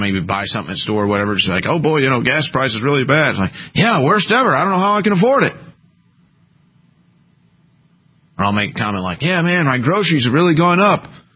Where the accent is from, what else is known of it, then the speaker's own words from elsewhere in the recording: United States; I'm an American patriot. I love the American way of life.